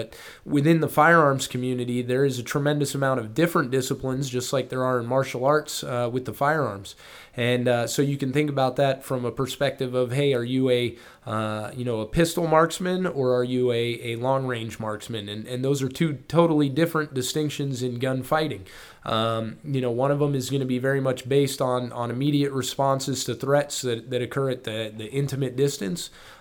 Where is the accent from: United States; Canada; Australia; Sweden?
United States; California; also born or lived in France; because I grew up in California and in France where guns really just weren't around.